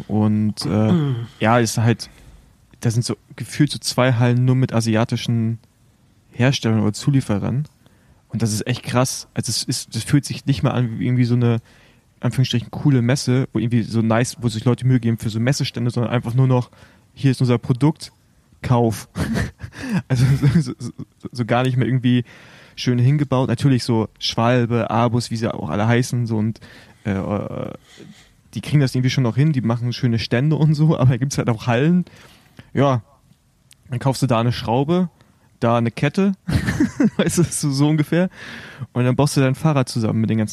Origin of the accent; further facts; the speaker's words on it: Rostock, Mecklenburg-Vorpommern, Germany; Ich bin auf jeden Fall näher an Osteuropa dran als an allen anderen, als Rostocker.